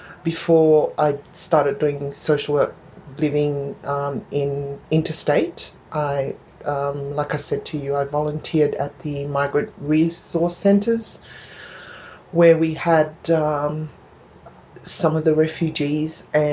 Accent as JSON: {"language": "English", "country": "Fiji", "tie": "born or raised there", "moved": "yes", "said": "but I took it for granted growing up in Fiji"}